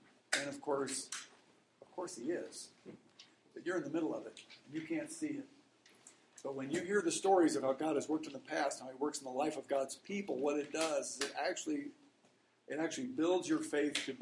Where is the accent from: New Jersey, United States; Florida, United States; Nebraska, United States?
Nebraska, United States; Lincoln; I'm from Lincoln, Nebraska, and I got involved with this camp a number of years ago.